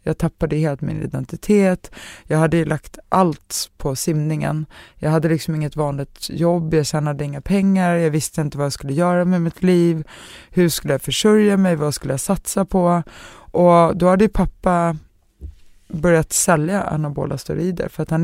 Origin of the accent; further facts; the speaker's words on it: Stockholm, Stockholm County, Sweden; Jag är ändå uppvuxen i Enskededalen liksom.